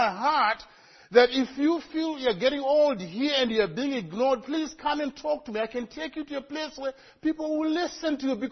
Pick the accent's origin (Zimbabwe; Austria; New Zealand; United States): Zimbabwe; And maybe that's because I come from Zimbabwe. I'm an African.